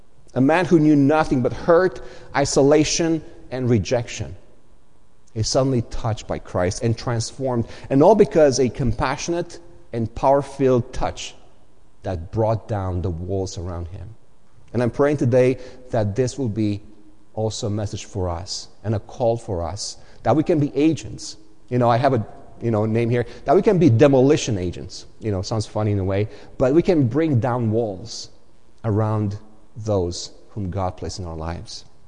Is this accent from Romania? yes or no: yes; Romania; English is a second language; because if you know my past, I come from Romania, from Eastern Europe, and I did serve in the military on the wrong side, I was part of the Soviet bloc